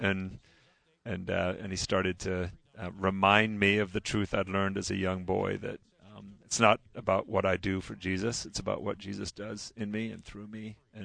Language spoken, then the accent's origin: English; England, United Kingdom; born there; I was born in England at Cape Henry Bible School